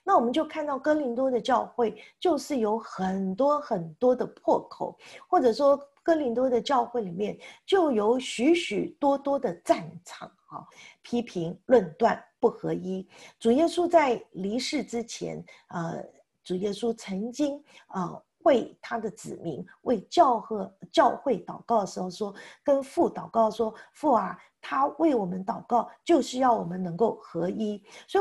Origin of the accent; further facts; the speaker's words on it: China; 我们中国人里面过去观念的教导或错误里面会讲到女人无才便是德